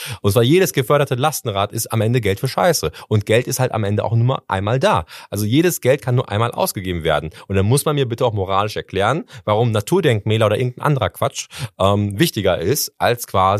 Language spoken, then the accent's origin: German; North Rhine-Westphalia, Germany; ich komme ja aus dem Ruhrgebiet